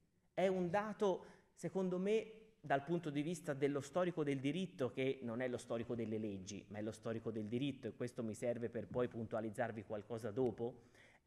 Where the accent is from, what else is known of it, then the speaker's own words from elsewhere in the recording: Florence, Tuscany, Italy; accent: Florentine; l'alluvione di Firenze, la mia città, probabilmente il mio accento denota una certa fiorentinità di cui vado assolutamente fiero.